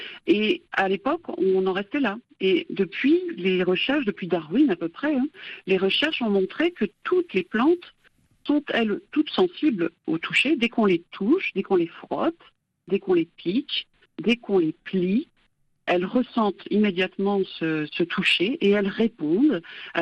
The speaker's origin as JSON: {"language": "French", "country": "France"}